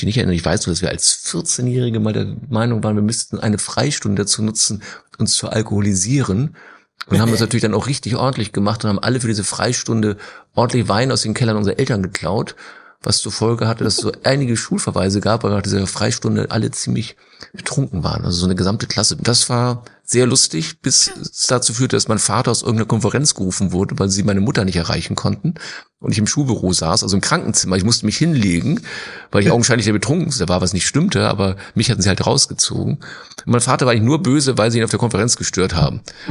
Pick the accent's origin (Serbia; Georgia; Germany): Germany; Hamburg; Nee, ich bin ja in Lockstedt groß geworden, aber wir konnten das auch.